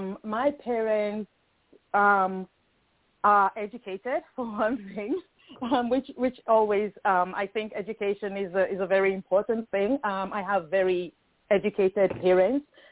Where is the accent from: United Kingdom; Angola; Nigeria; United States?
Nigeria; growing up in Nigeria, it was maybe a bit less, it was less defined, just a little.